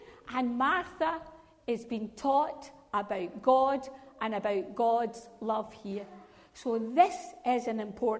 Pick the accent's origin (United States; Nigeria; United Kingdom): United Kingdom; Scotland; accent: Scottish; Now, when I grew up in Scotland, I didn't realise I had an accent. I thought everyone spoke the same.